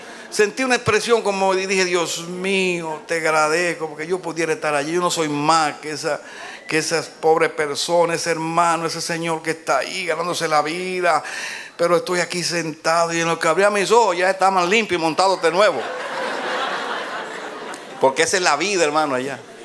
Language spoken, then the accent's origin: Spanish; Dominican Republic; Y entonces ahí en mi país hay un servicio que se llama Motoconcho.